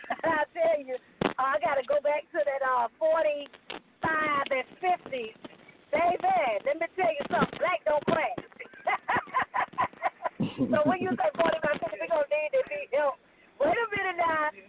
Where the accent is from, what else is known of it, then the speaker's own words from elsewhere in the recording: Miami, Florida, United States; now in Atlanta, United States; because I'm actually leaving from my hometown, Miami, Florida, back to Atlanta, Georgia.